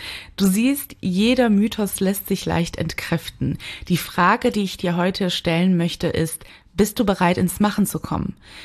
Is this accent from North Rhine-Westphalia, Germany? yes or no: yes; Cologne, North Rhine-Westphalia, Germany; Ich han keine Zick, würde ich als Kölnerin sagen